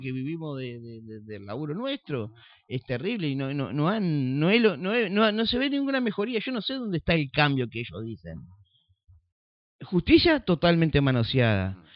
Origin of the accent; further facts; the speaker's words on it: Entre Ríos, Argentina; Y si queremos crecer como entrerriano, tenemos que ponernos los pantalones.